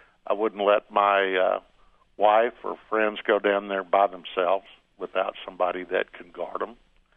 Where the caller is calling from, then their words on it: San Antonio, Texas, United States; I'm a rancher on the Mexican border. I'm calling from San Antonio, but I've had a lot of firsthand experience and ongoing experience with the border situation.